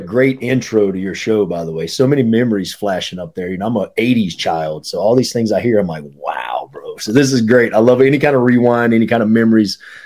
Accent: the Carolinas, United States; it was WCW growing up in the Carolinas.

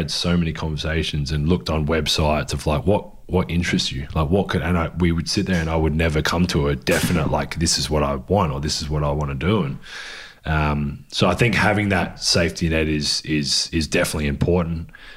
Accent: Adelaide, South Australia, Australia; It was as a kid growing up in Adelaide

